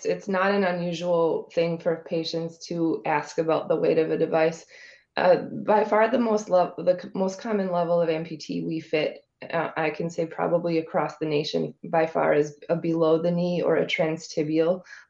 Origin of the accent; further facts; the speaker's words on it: Neenah, Wisconsin, United States; Good morning, Joe. Calling from my hometown, actually, of Neenah.